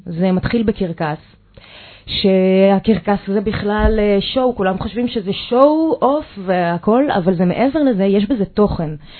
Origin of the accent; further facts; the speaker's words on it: Hadera, Haifa District, Israel; born there; אוקיי, אני נולדתי בחדרה. חדרה זאת העיר שמקשרת בין חיפה לתל אביב.